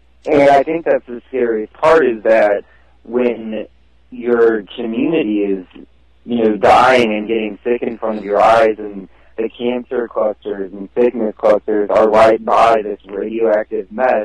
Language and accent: English; St. Louis, Missouri, United States; So, I grew up in St. Louis, up in Maryland Heights area, which is North County. I now live down in, like, South City, South County area.